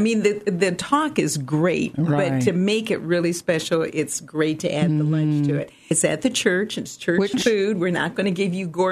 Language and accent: English; Illinois, United States; as a kid growing up in Illinois, my parents had 100 acres overlooking the Mississippi River, and we were in the woods.